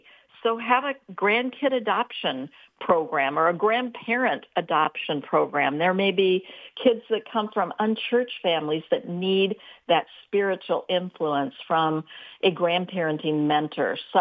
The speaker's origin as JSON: {"language": "English", "region": "Iowa", "country": "United States", "said": "I'm actually from Iowa."}